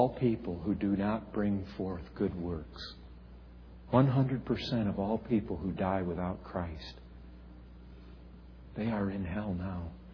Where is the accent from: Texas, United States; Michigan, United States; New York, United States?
Michigan, United States; I grew up in Michigan.